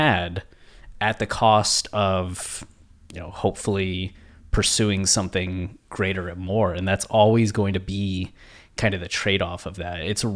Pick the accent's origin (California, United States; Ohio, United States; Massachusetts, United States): Ohio, United States; I look at this with people that I grew up with in Ohio